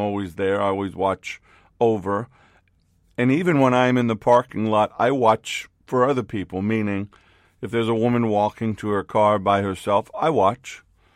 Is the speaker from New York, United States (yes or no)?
yes; New York, United States; now in Orlando, United States; I grew up in New York City. I grew up during a time that there was a lot of crime and a lot of violence.